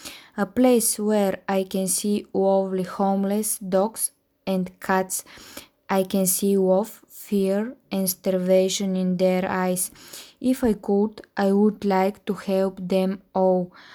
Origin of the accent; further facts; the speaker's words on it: Karlovo, Plovdiv Province, Bulgaria; English is a second language; ntry Bulgaria, my hometown Karlovo. A place where my family lives, a place where I can smell calmness, roses and lavender. A place where I can remember my childhood.